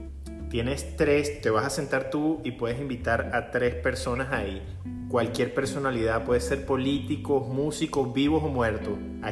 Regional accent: Caracas, Capital District, Venezuela; also born or lived in Maracay; Sabes que yo me crié en el Valle, ¿no? Yo soy del Valle de Caracas.

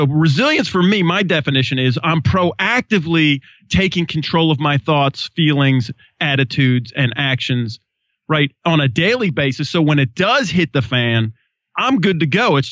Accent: Australia; And my mom and dad were missionaries. So I grew up in Australia, but we were never allowed to fight back as missionaries.

